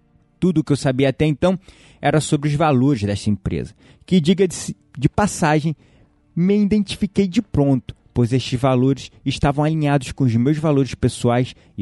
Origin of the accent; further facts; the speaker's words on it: Rio de Janeiro, Brazil; Assim, como qualquer carioca nascido e criado numa cidade perigosa